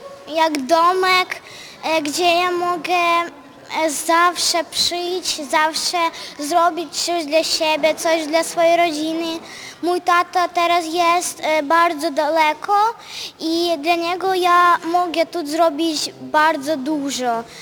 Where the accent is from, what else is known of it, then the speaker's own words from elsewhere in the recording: Zhytomyr, Zhytomyr Oblast, Ukraine; Polish is a second language; now in Poland; Jestem z Ukrainy, z Żytomierza.